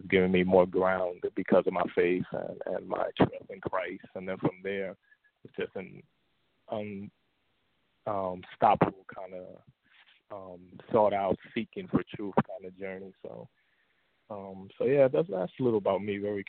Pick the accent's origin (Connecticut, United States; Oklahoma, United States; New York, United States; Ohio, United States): New York, United States; New York City; So, yes, I know you said briefly, I'm from New York City. I grew up here